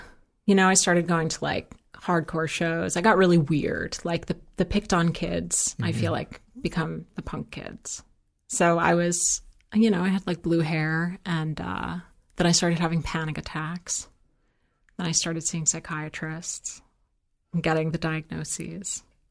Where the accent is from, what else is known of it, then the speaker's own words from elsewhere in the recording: New York, United States; I'm from New York.